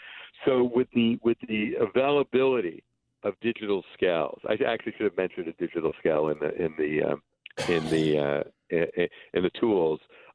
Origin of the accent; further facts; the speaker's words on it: Buffalo, New York, United States; I'm in my hometown of Buffalo.